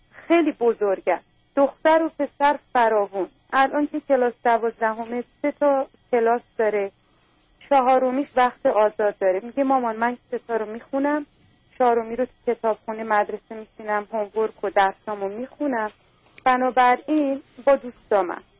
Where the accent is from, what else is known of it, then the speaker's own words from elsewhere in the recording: Iran; من از ایران اومدم، همیشه در ایران برنامه شما رو از ماهواره نگاه می‌کنم.